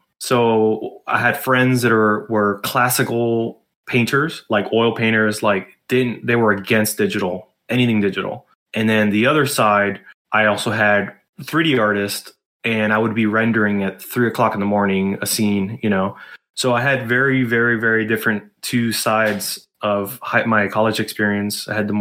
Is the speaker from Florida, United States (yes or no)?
yes; Miami Beach, Florida, United States; also born or lived in New York; Well, I was born in New York, but I moved out when I was about four, and I lived most of my middle school, high school days in Miami, Florida. Actually, Miami Beach, Florida, to be specific.